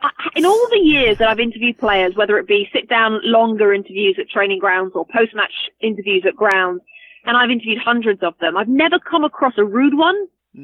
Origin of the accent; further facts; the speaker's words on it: Ealing, London, United Kingdom; I'm a girl from Ealing in London.